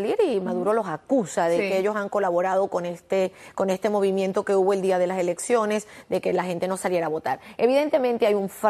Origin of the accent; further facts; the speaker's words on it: Venezuela; sino como venezolana.